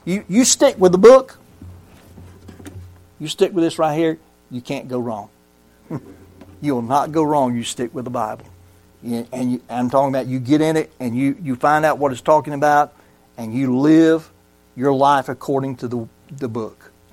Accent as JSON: {"language": "English", "town": "Brunswick", "region": "Georgia", "country": "United States", "tie": "born or raised there", "said": "I grew up in Sterling Baptist Church in Brunswick, Georgia. Just a little country church, you know, out there on the outskirts of Brunswick. And a little community called Sterling."}